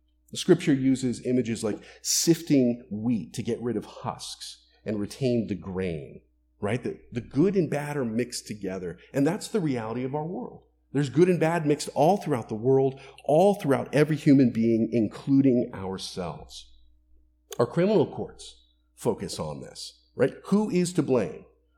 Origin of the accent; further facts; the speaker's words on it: Florida, United States; I grew up in Florida. It's just grass and alligators.